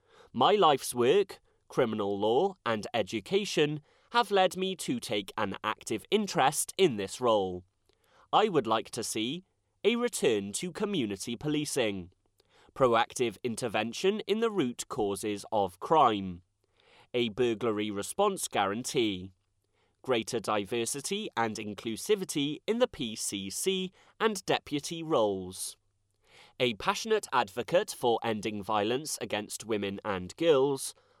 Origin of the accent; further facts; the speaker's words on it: West Midlands, United Kingdom; born there; I was born in Shropshire and have been a Shropshire councillor since 2017.